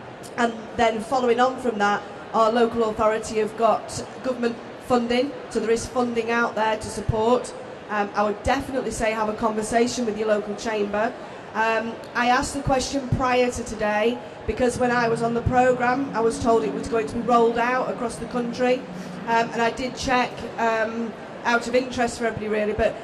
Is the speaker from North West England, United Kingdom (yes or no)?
yes; North West England, United Kingdom; I'm from Lancashire